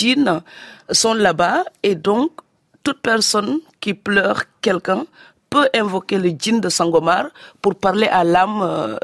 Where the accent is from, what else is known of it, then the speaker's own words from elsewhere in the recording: Senegal; born there; le Saloum, c'est la région où je suis né, au Sénégal.